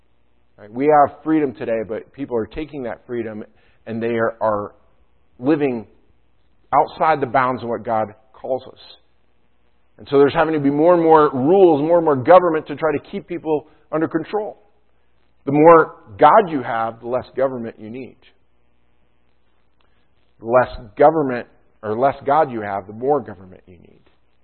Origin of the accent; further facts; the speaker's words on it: Canada; now in United States; I'm from Canada. My parents are from Canada. We haven't been able to go back there without major hardships getting back there and back.